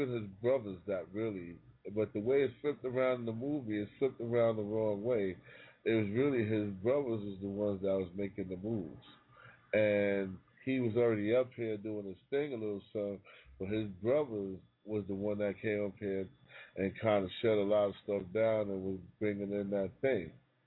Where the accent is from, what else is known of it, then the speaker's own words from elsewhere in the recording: Harlem, New York, United States; You know, I'm from Harlem, man. I always heard the stories myself growing up